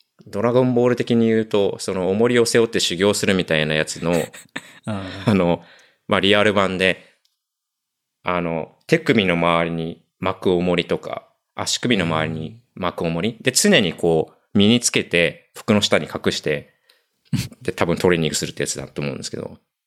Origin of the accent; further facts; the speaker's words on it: Chiba, Japan; 僕千葉県出身なんですけど、千葉県のすごいヤンキーが多い中学校に通ってたことがあって、